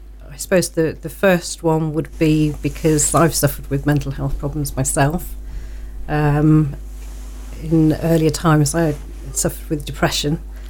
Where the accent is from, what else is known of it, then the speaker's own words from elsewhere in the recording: United Kingdom; especially being British, you know, we don't tend to talk about that sort of thing.